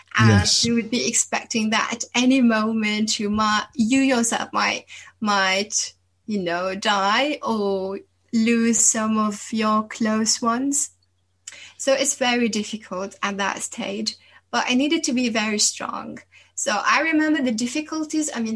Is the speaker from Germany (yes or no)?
no; Damascus, Damascus Governorate, Syria; English is a second language; I grew up in the capital, which is Damascus, and it's a very old city, one of the oldest cities in the Middle East.